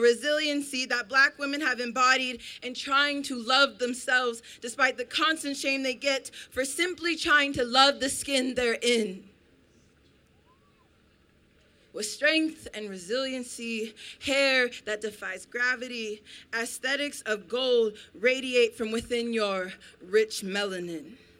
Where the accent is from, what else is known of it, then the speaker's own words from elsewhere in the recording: Estacada, Oregon, United States; So just to let you guys kind of know my background, I grew up in Estacada, Oregon. So I'm going to let you guys figure out what that's like growing up as a black woman in Estacada, Oregon.